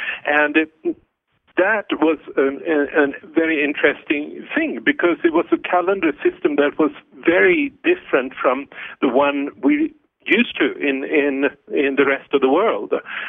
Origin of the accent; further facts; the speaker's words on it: Sweden; I grew up in Sweden.